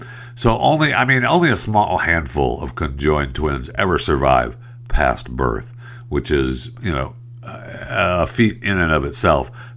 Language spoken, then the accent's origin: English; Saginaw, Michigan, United States; my hometown is Saginaw, Michigan. I was born in Saginaw, Michigan